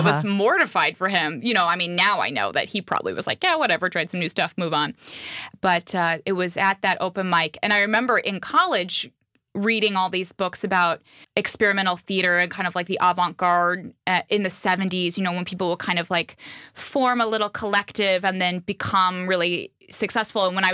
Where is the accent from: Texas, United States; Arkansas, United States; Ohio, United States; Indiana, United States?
Indiana, United States; I look like everybody else, you know, and I'm from Indiana.